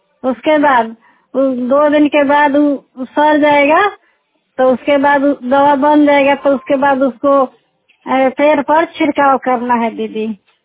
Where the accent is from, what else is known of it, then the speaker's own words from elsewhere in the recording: Rasulpur, India; मैं रसूलपुर पंचायत के रहने वाली हूँ।